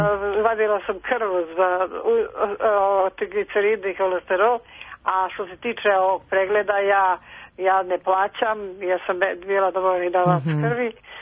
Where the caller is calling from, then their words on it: Aleksandrovac, Šumadija and Western Serbia, Serbia; Iz Aleksandra sa Župskom.